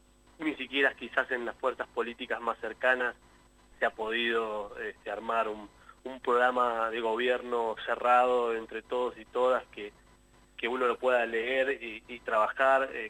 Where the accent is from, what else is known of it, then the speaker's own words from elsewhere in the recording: Bolivia; now in La Plata, Argentina; somos un grupo de una comunidad que nos juntamos acá, que venimos de Bolivia, estamos trabajando en la ciudad de La Plata.